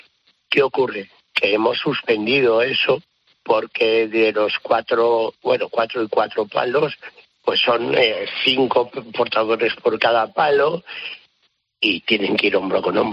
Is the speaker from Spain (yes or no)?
yes; Valencian Community, Spain; Fíjate que somos valencianos.